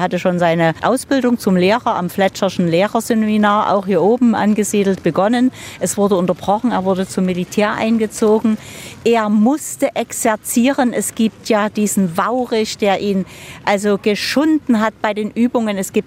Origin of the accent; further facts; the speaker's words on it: Dresden, Saxony, Germany; die Eierschecke, mit der werden wir groß als Dresdner